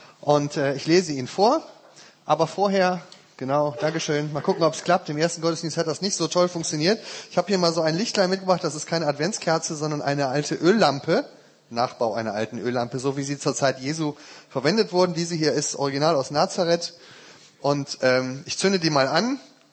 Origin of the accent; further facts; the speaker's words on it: Rhineland, Germany; Das ist für mich als Rheinländer übrigens sehr schön, dass das auch zusammenpasst.